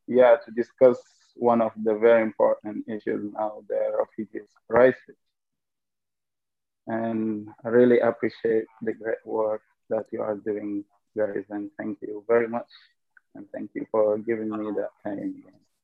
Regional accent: Sudan; English is a second language; also born or lived in Greece; now in Edinburgh, United Kingdom; I'm a refugee from Sudan based in Edinburgh. I left Sudan 2011. I came through a long journey, made it to Turkey to Greece. I lived in Greece for a couple of years.

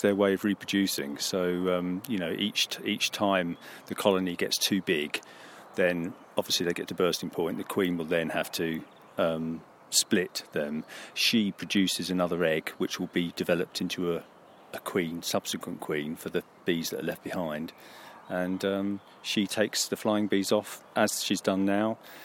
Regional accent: Huntingdon, East of England, United Kingdom; Yeah, I'm local from Huntingdon.

